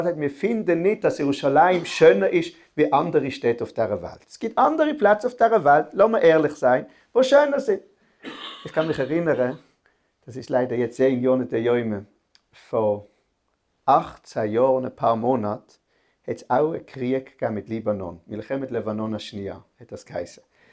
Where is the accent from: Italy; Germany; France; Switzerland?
Switzerland; ich frage das jetzt als Schweizer, ja, mit meinen Wörtern.